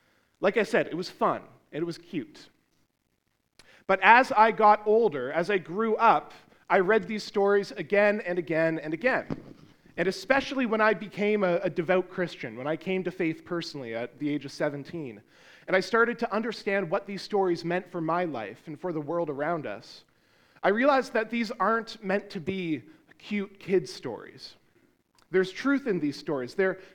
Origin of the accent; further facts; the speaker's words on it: Hamilton, Ontario, Canada; I was raised here in Hamilton over at Meadowlands Fellowship CRC in Ancaster.